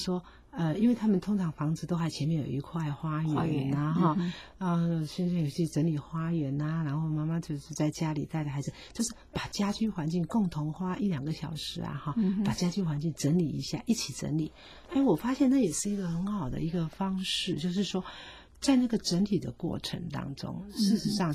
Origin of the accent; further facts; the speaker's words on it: Taiwan; 这个真的是也值得让我们台湾人的生活